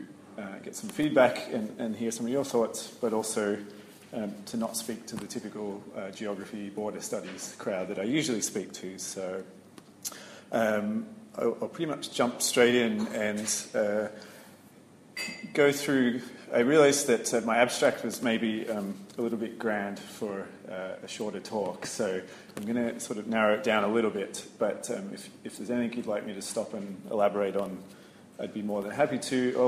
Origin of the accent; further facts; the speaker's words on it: Australia; also born or lived in United States; now in United Kingdom; I'm originally from Australia, but have been living in the US, working on the US-Mexico border for quite a number of years. And more recently, I've come to the UK